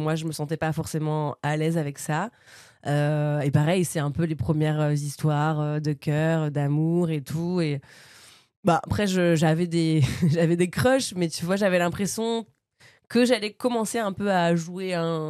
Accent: Bernay, Normandy, France; also born or lived in Île-de-France; à Bernay, donc là où j'ai grandi dans l'Eure, en Normandie. Et voilà, en fait, je suis née en région parisienne. Je suis arrivée à Bernay, donc ouais, je sais pas, 4 ans.

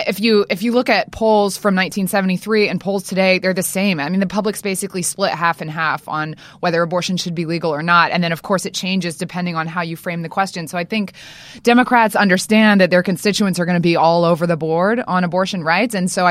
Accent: Louisiana, United States; I'm from Louisiana.

